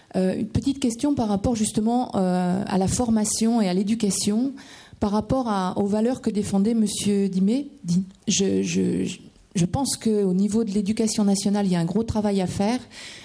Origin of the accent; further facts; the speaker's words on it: Châteauroux, Centre-Val de Loire, France; donc je suis de Châteauroux